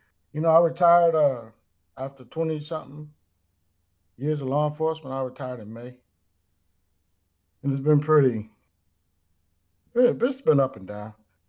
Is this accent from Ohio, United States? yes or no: no; Houston, Texas, United States; I'm from Houston, H-Town, Fifth Ward, Texas.